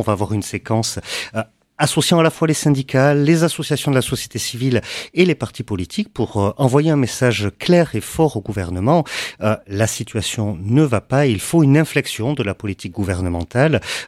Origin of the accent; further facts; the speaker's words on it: Orthez, Nouvelle-Aquitaine, France; je suis originaire du sud-ouest des Pyrénées-Atlantiques, plus précisément d'une ville de 10 000 habitants qui s'appelle Orthès